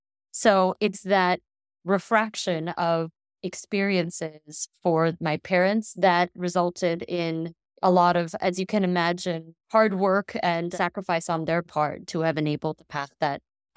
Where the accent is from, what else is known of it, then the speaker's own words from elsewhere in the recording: Boston, Massachusetts, United States; born there; One, I was born in Boston in the Dorchester neighborhood at St. Margaret's Hospital, which doesn't exist anymore, but it was the same hospital where the Kennedys were born.